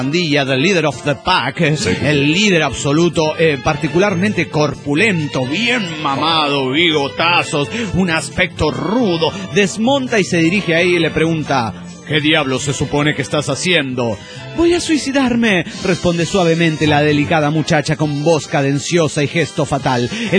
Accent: Juliaca, Puno, Peru; de Juliaca, Perú.

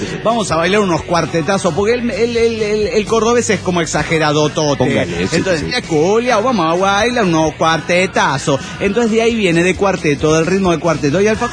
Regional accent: Tijuana, Baja California, Mexico; de Tijuana, Baja California.

